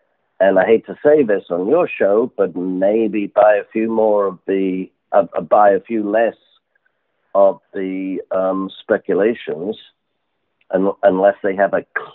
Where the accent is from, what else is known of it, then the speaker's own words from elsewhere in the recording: England, United Kingdom; Notice as an Englishman, I separate Britain from Europe.